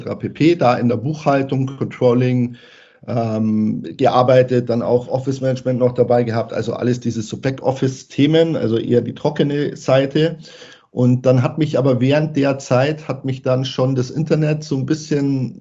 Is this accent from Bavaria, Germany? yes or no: yes; Bavaria, Germany; ansonsten bin ich Bayer durch und durch. Das hört man vielleicht ab und zu in der Sprachfärbung.